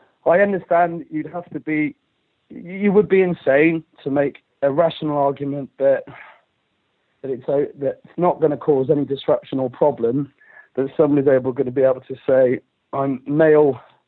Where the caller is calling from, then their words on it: Gloucester, South West England, United Kingdom; I'm calling from Gloucester.